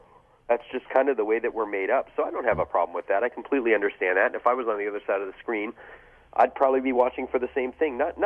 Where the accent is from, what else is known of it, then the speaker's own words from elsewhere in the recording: Sarasota, Florida, United States; when I'm home in my hometown of Sarasota, Florida, I give my wife and kids a hug and a kiss